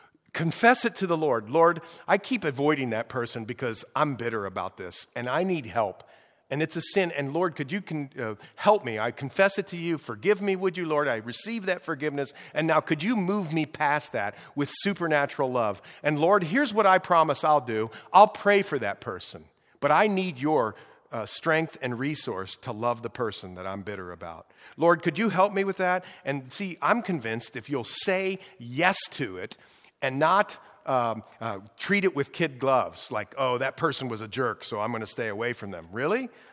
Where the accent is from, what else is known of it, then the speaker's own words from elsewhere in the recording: Newark, Ohio, United States; We're from Newark, Ohio, and there's a city right next to us called Hebron. So that's what we say.